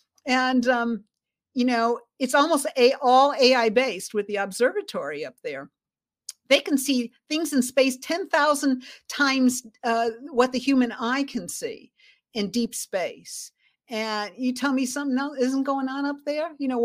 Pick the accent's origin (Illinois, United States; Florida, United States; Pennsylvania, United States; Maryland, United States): Illinois, United States; Chicago; born there; But, I was born in Chicago, and I remember going to Ann Arbor, and I remember going to Mackinac Island and all those places as a kid.